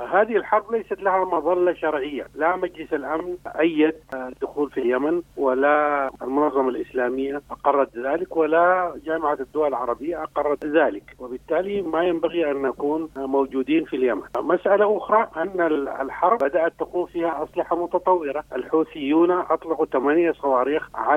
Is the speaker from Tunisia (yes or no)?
no; Sudan; وبالتالي ليس مهمتنا كسودانيين أن نبدأ في حرب الشيعة